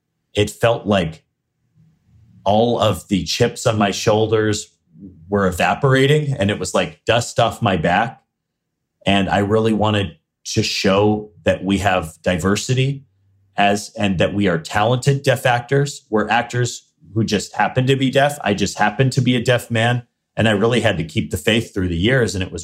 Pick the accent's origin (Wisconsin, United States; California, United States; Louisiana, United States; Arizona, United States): Arizona, United States; You know, I'm from Arizona. I'm not a fisherman. We don't have an ocean in Arizona, if you know what I mean.